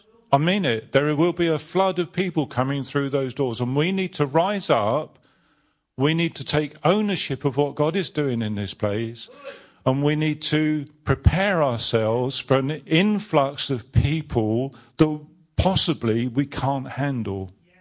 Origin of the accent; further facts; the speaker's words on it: United Kingdom; Now, I know we're British.